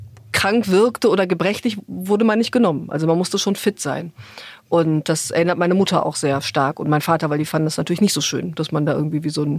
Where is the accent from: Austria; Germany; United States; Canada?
Germany; North Rhine-Westphalia; ich bin da im Kreis Lippe groß geworden, weil meine Eltern dort landeten sozusagen, man wurde ja verteilt, man konnte sich da nicht aussuchen